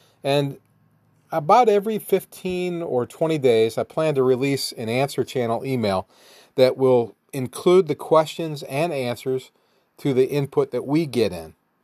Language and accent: English; Ohio, United States; Nick and I grew up together in Ohio, and we've known each other since about third or fourth grade